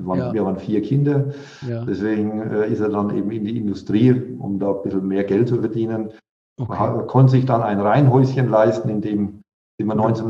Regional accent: Haßfurt, Bavaria, Germany; born there; Das bei uns in Franken, das Als und Wie bringen wir alle durcheinander. Konsonanten brauchen wir auch keine.

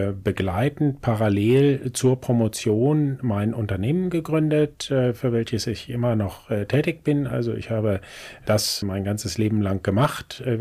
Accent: Braunschweig, Lower Saxony, Germany; ich bin gebürtiger Braunschweiger

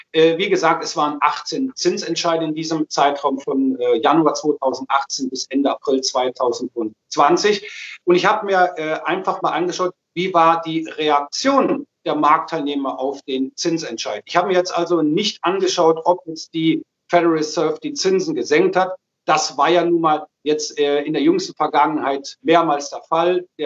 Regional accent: Germany; Wir als Deutsche profitieren natürlich, wenn der Wirtschaftsmotor wieder brummt.

